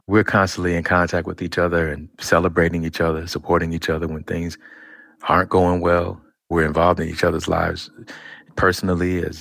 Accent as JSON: {"language": "English", "town": "Birmingham", "region": "Alabama", "country": "United States", "said": "Well, I'm from down the road in Birmingham, okay."}